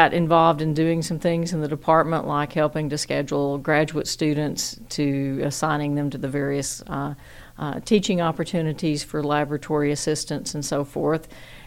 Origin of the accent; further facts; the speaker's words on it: Jonesboro, Arkansas, United States; actually Jonesboro is my hometown, so I grew up in Jonesboro.